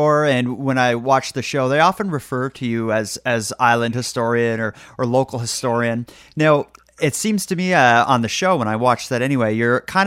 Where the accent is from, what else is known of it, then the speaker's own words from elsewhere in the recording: Nova Scotia, Canada; I'm from Nova Scotia